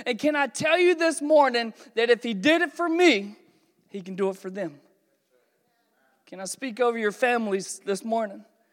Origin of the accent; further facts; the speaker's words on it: Georgia, United States; I remember growing up in Georgia, and it was in the depth of my addiction and the depth of my lostness and my darkness that Jesus came down